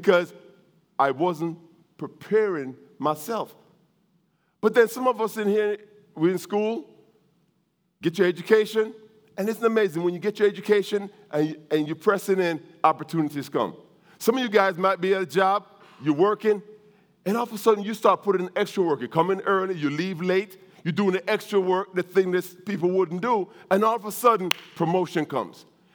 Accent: Jamaica; now in United States; See, I'm from Jamaica. When I came to this country, the first movie I saw was Arthur by Dudley Moore.

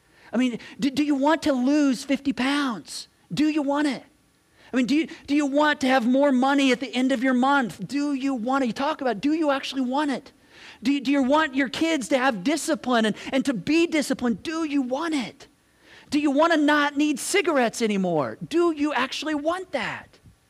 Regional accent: Michigan, United States; I'm wholeheartedly a Hoosier, but I mean, I grew up in Michigan, so I kind of have a Michiganian like view of the weatherman.

